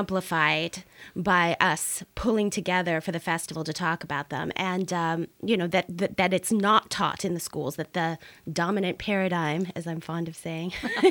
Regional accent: Portland, Oregon, United States; I first came, even though I'm from Portland, Oregon, and grew up here, I had never heard of Vanport until just a couple of years ago.

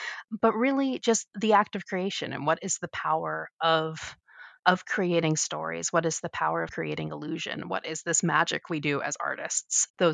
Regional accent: Portland, Oregon, United States; Yeah, I was born and raised in the Portland metro area, and I'm back here. I love Portland so much.

